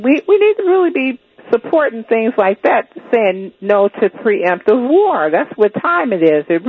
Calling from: Los Angeles, California, United States; From L.A.

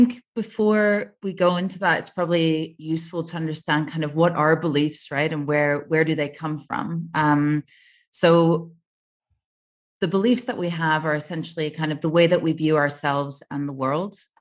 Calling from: Mexico City, Mexico; I'm dialing in from Mexico City.

